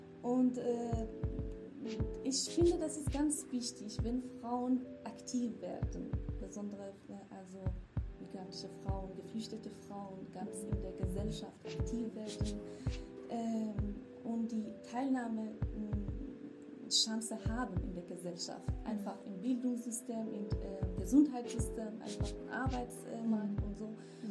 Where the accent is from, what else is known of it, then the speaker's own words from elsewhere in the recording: Kurdistan, Iran; German is a second language; now in Germany; ich komme aus dem Iran, Nordwest, aus Kurdistan. Und seit ungefähr 8 Jahren bin ich in Deutschland. Also, seit 8 Jahren mit meinem Mann in Deutschland.